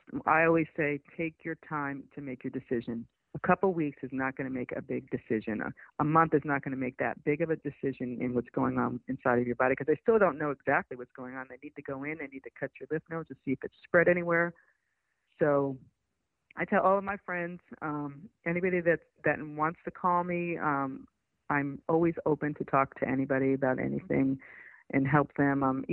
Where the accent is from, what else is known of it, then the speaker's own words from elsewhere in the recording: Middletown, New York, United States; I was a young girl growing up in Middletown, New York, you know, wanting to be white.